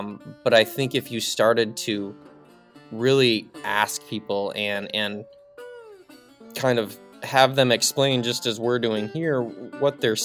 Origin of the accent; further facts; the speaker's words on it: Mesick, Michigan, United States; So growing up in Mesick and Northwest Lower Peninsula, I never saw a tick or had a tick on me until I was probably 20 years old.